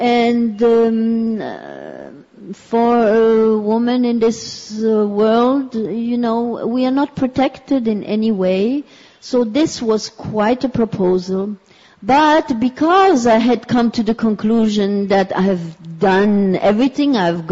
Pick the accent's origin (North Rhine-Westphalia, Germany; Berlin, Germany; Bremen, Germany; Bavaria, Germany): Berlin, Germany; born or raised there